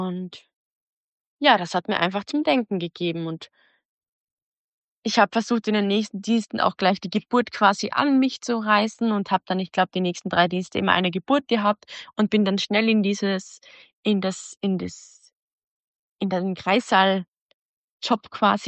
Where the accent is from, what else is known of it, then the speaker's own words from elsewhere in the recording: Austria; moved away as an adult; now in Germany; Ich komme aus Österreich und habe keine Kinder.